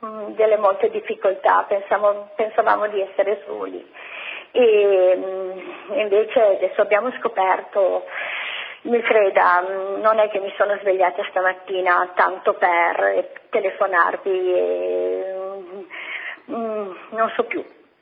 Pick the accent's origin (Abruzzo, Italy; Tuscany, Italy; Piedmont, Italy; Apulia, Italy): Piedmont, Italy; noi siamo di Neide, provincia di Cuneo